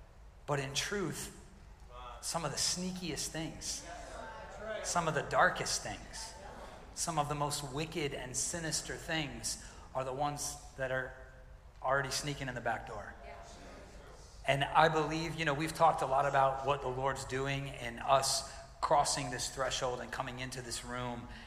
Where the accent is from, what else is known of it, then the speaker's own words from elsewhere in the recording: the South, United States; I remember growing up in the South.